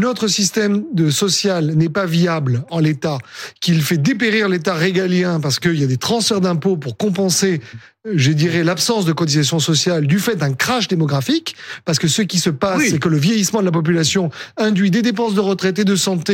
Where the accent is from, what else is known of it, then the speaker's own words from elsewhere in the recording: south of France, France; et moi, je suis du Sud.